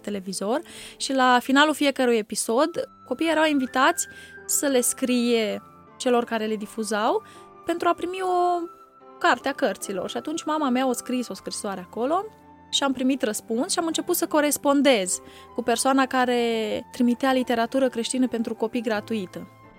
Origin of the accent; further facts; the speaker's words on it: Straja, Suceava County, Romania; also born or lived in Săveni; M-am născut în Săveni, în Botoșani, în 85, dar am crescut în Bucovina, în nordul Moldovei, așa, în Straja, într-o familie ortodoxă. Până la vârsta de 16 ani, am fost și ortodoxă